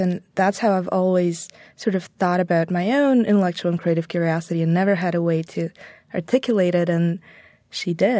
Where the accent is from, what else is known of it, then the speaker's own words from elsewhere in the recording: Bulgaria; It was very different. So when I was little, it was still communism